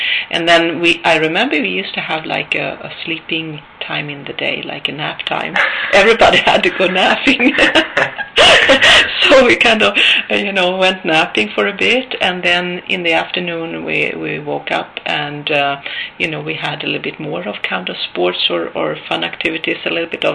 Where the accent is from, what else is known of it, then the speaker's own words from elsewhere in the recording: Sweden; I'd like to tell you a little bit about myself growing up in Sweden